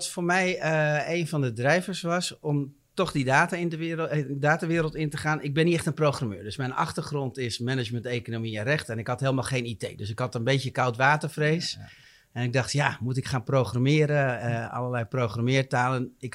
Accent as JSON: {"language": "Dutch", "town": "Castricum", "region": "North Holland", "country": "Netherlands", "said": "Ik kom uit Castricum. Ik ben getrouwd en heb 2 kinderen."}